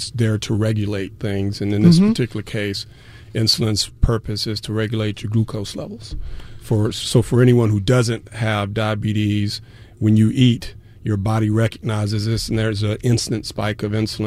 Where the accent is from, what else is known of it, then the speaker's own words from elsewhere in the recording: Mobile, Alabama, United States; Yeah, and you know, I have to say, growing up in Mobile, the Saints.